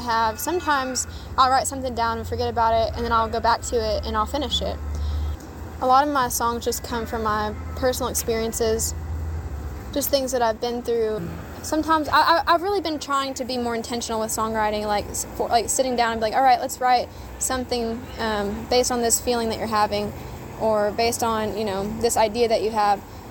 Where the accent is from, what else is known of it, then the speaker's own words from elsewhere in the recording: Brodhead, Kentucky, United States; now in Knoxville, United States; I grew up in Broadhead, so Barcastle County, Renfrew Valley area, you know, spent basically my whole life there. I now live in Knoxville, but I'm originally from that area in Kentucky.